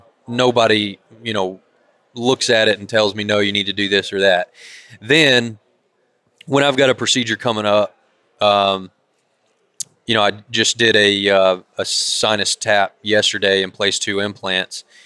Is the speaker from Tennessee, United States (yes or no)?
yes; Nashville, Tennessee, United States; born there; Hey, I was born in Tennessee. I was born in Nash, Vegas.